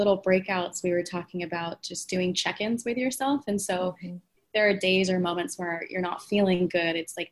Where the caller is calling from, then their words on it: Washington, District of Columbia, United States; I'm reporting live from Washington, D.C.